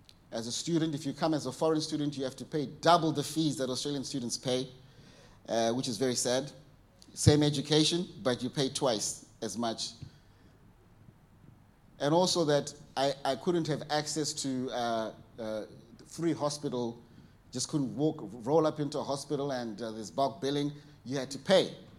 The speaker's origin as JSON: {"language": "English", "country": "Zimbabwe", "tie": "born or raised there", "said": "I had learned, growing up in Zimbabwe, we used a fork and a knife."}